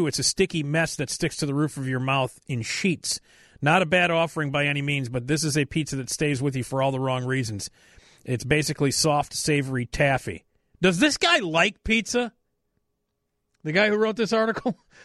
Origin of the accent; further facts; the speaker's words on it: Chicago, Illinois, United States; Of course I do. I'm a Chicagoan.